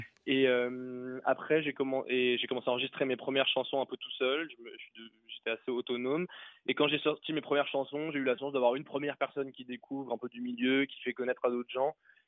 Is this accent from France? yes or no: yes; Strasbourg, Grand Est, France; moved away as an adult; now in Paris, France; j'ai grandi à Strasbourg. Après le bac, j'ai bossé un an et puis je suis arrivé à Paris.